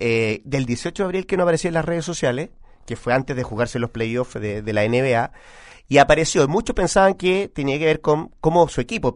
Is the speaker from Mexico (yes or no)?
no; Chile; Como chileno me desilusiona un poco que un deportista que está representando a nuestro país